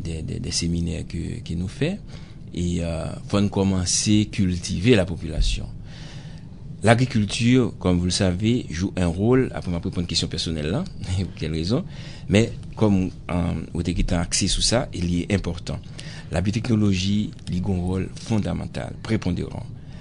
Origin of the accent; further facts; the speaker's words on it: Haiti; Chez nous, en Haïti, par exemple